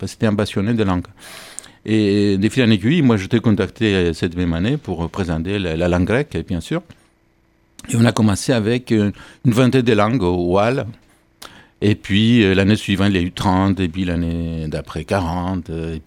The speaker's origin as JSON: {"language": "French", "country": "Cyprus", "moved": "yes", "lives_now": "France", "said": "je suis originaire de Chypre, hein, tout simplement. Je suis en France depuis plus de 30 ans, donc je suis aussi français, même si ça ne s'entend pas."}